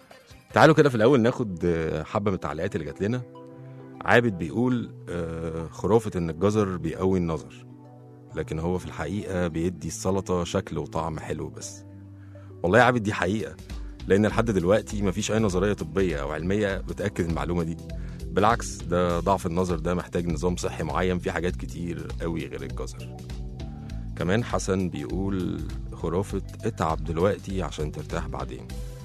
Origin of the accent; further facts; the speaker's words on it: Egypt; بحسب طبيعتنا احنا كشعب مصري مرح